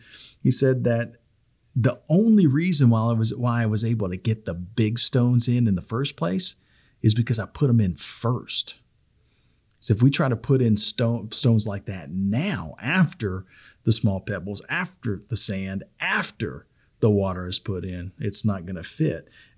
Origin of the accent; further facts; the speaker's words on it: the South, United States; It's kind of like, and I'm from the South. And so I remember when I was a kid, my mom and dad used to make sun tea.